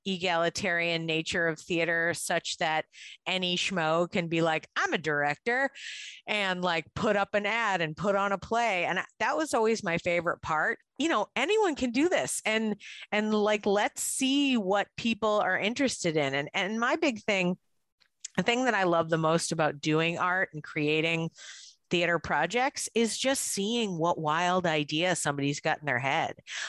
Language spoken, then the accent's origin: English; Boston, Massachusetts, United States; Where I'm from Boston originally, so I understand when crowds of people yell at you, go away